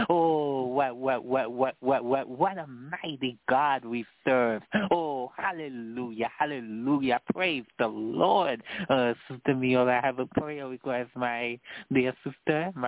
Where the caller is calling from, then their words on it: Boston, Massachusetts, United States; I'm going from Boston, Massachusetts.